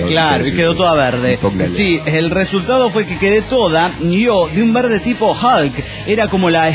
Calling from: Playa del Carmen, Quintana Roo, Mexico; de Playa del Carmen, México.

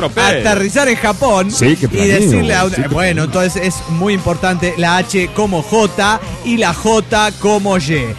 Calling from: Playa del Carmen, Quintana Roo, Mexico; de Playa del Carmen, Quintana Roo.

